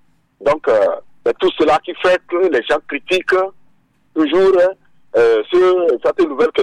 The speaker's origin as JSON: {"language": "French", "country": "Togo", "said": "chez nous en Afrique, et principalement au Togo"}